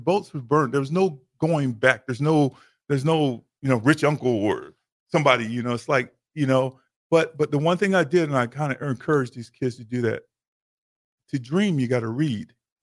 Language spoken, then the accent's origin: English; Midwest, United States; You know, I grew up in the Midwest